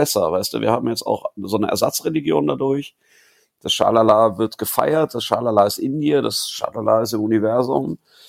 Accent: Cologne, North Rhine-Westphalia, Germany; wenn ich jetzt schon als Kölner mich erdreiste, als Zugereister einen Song über dieses Viertel, über dieses Quartier zu machen

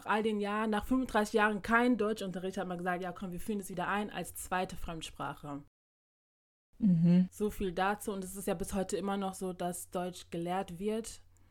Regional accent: Ghana; German is a second language; Es ist ja so ein Mehrvölkerland wie bei uns in Ghana. Die sprechen ja alle verschiedene Sprachen.

